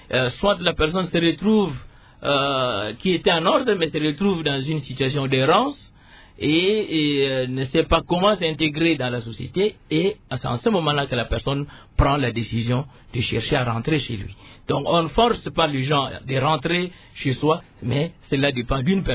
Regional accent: DR Congo; moi je suis Congolais

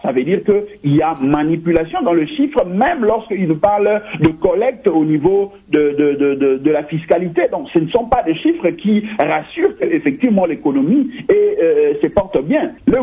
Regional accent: DR Congo; chez nous en République démocratique du Congo

